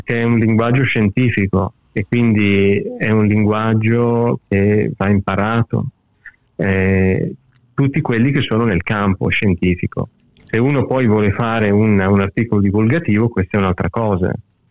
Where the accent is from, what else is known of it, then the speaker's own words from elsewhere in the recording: Bergamo, Lombardy, Italy; moved away; also born or lived in Apulia; Puglia, però ci siamo trasferiti a Bergamo perché lì c'era del lavoro, evidentemente. E niente, quindi sono cresciuto a Bergamo, avevo tanti amici, io ho ancora gli amici dell'infanzia, quando vado in Italia